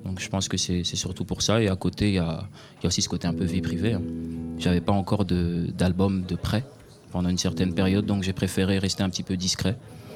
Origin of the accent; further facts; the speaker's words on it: Kinshasa, DR Congo; also born or lived in Brussels; now in Belgium; Je suis né à Bruxelles en Belgique, mais j'ai vécu la majorité de ma vie à Kinshasa